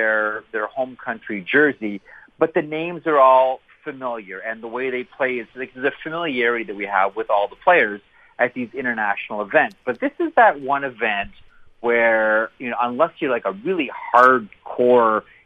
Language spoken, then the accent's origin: English; Canada; as a Canadian, I should be used to Americans beating us at the World Juniors.